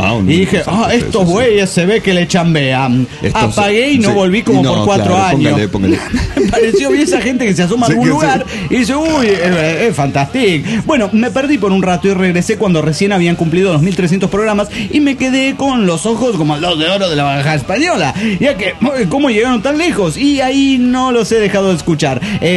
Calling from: Turmero, Aragua, Venezuela; de Turmero, Venezuela.

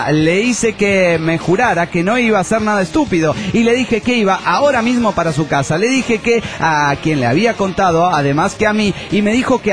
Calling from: Puebla, Mexico; de Puebla, México.

